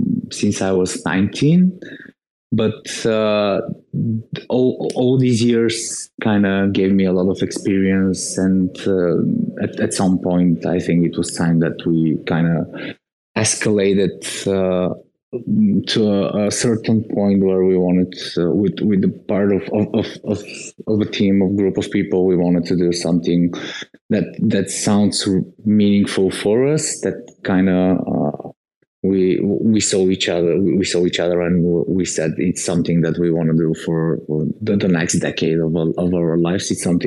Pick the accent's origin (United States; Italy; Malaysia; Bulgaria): Bulgaria; Sofia, Sofia City; English is a second language; I'm born and raised in Sofia, which is the capital of Bulgaria and Eastern Europe country.